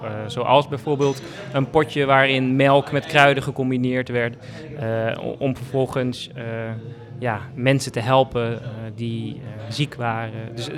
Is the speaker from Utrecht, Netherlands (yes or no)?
no; Warffum, Groningen, Netherlands; now in Groningen, Netherlands; Nou, ik kom oorspronkelijk uit Warffum. En daar ben ik geboren en getogen. En ik woon inmiddels al 8 jaar in Groningen.